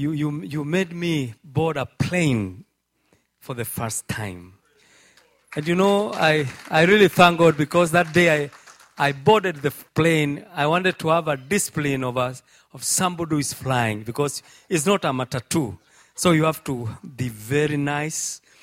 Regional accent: Nakuru, Nakuru County, Kenya; His own parents are very good friends of mine, and we come from Nakuru.

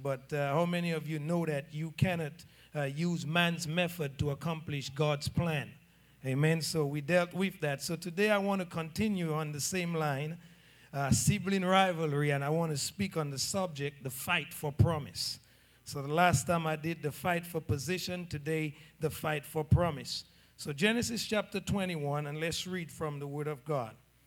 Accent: Portsmouth, Saint John, Dominica; I'm from Dominica, actually, to be exact. I'm from Portsmouth, and to be a little bit more exact, I'm from Zikak, and to even get more specific, 1802 Rollo Street, Zikak, Portsmouth, Commonwealth of Dominica, WI

